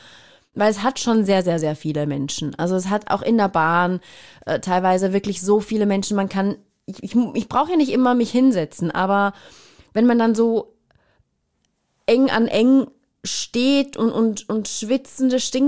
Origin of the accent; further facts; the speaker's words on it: St. Gallen, Switzerland; das ist ja nur 20 Minuten oder eine Viertelstunde von mir entfernt. Das ist ja nah und da bin ich auch aufgewachsen in der Nähe. Und ich kenne St. Gallen seit ich klein bin.